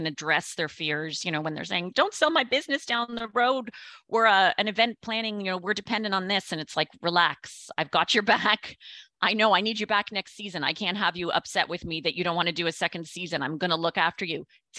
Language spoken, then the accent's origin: English; Canada; And the first year I was there from Canada, there was a girl who was there from Melbourne.